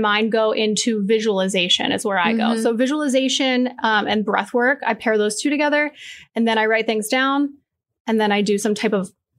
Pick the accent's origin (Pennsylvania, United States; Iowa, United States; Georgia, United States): Pennsylvania, United States; also born or lived in Buffalo, United States; And then grew up in Pennsylvania the majority of my life.